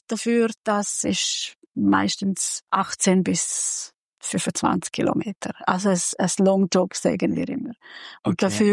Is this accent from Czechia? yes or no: no; Hungary; German is a second language; ich bin eine Ungarin.